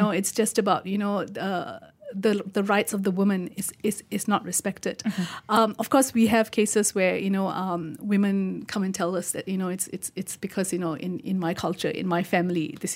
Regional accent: India; I mean, we all three of us here, we're all Indian.

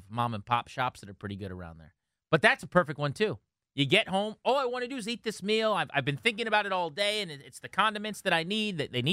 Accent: King George, Virginia, United States; Jake's in King George, my hometown, one of the greatest counties in the Commonwealth.

